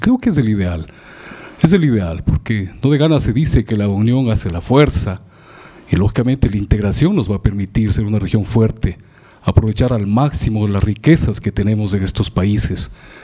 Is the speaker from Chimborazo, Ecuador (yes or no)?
yes; Quimiag, Chimborazo, Ecuador; yo vengo de una parroquia de Quimia, del cantón Riobamba, de la provincia de Chimborazo